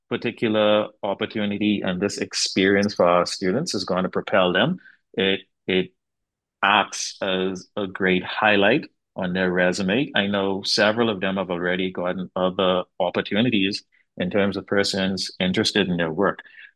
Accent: Bahamas; I grew up in the Bahamas as an artist

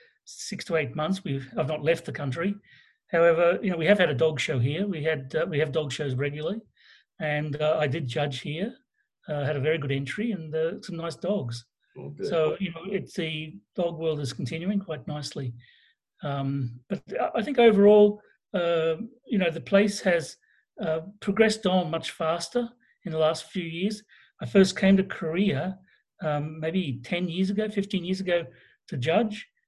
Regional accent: Rockhampton, Queensland, Australia; I come from rural Australia in a place called Rockhampton, which is a small city on the Tropic of Capricorn.

